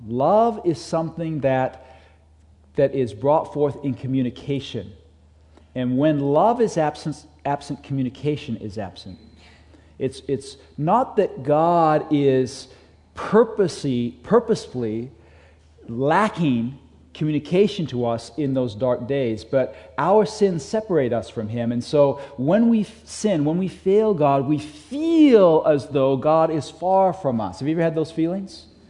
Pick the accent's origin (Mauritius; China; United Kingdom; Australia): United Kingdom; England; now in United States; I had an easy time when I was in high school because I was raised in England.